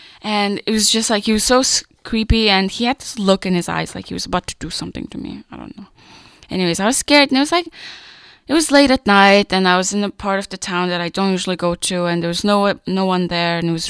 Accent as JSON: {"language": "English", "town": "Vancouver", "region": "British Columbia", "country": "Canada", "said": "I'm also from Vancouver"}